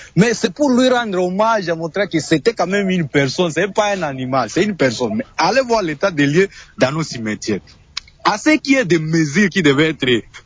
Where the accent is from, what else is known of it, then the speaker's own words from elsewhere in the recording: Ituri, DR Congo; par exemple chez moi en Ituri